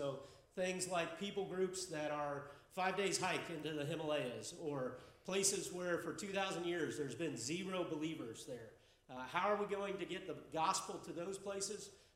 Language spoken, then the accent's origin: English; Tightwad, Missouri, United States; I come from Tightwad, Missouri. Anybody ever heard of Tightwad, Missouri? Nobody? Really? That's probably because total population is 42 people.